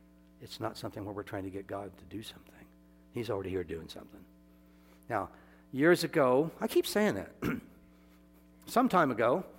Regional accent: Iowa, United States; I'm from Iowa. I delivered papers in the third grade, morning and night.

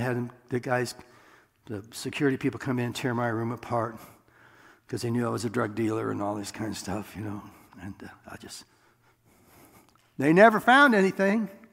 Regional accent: Iowa, United States; But dude, I'm from Iowa, dude, 50's a crowd, you know.

